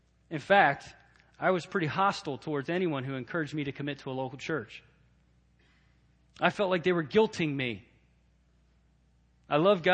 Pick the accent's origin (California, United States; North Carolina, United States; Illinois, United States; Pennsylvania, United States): Pennsylvania, United States; Pen Argyl; As a child, I attended my hometown Methodist church. I grew up in a small town called Penargyl, Pennsylvania. You can see into New Jersey from Penargyl, so it's very close to New Jersey.